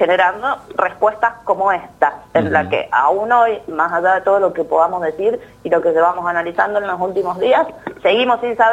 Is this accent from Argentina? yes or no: yes; Argentina